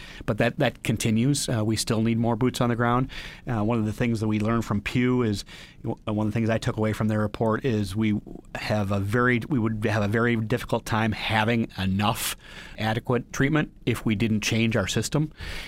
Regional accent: Wisconsin, United States; created the Hope Centers, which are throughout Wisconsin in rural and underserved areas. There's one in my hometown.

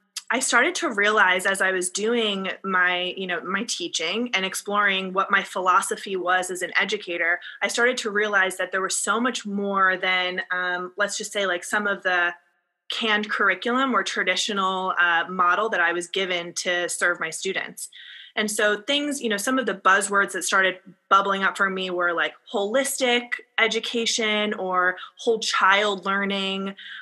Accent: New Jersey, United States; I'm originally an East Coast girl, born and raised in New Jersey, but always had this deep-seated love for California

